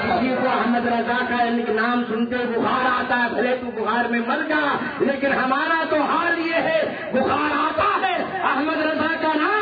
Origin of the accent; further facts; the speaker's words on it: India; ہم ہندوستانی ہیں, ہندوستان میں جئیں گے, ہندوستان ہی میں مریں گے.